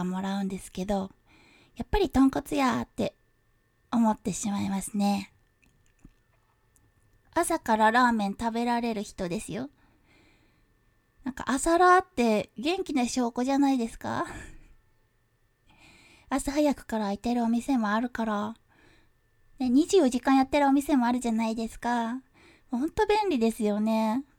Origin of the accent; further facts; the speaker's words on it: Kyushu, Japan; 出身地は、九州なんですけど